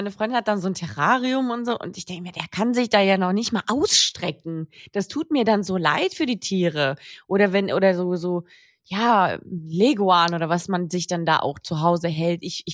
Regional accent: Carinthia, Austria; now in Köln, Germany; mit einer österreichischen Firma, auch aus meiner Heimatstadt, fast unmittelbar daneben, Griffen

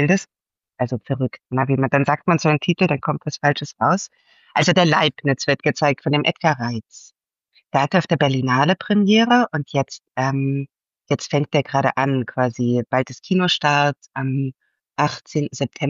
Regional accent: Swabia, Germany; Und ich selber komme aus Schwaben, also hab alemannische Eltern.

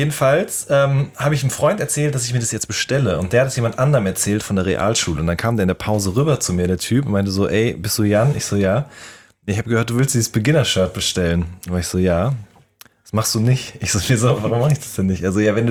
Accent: North Rhine-Westphalia, Germany; ich komme ja aus dem Pott

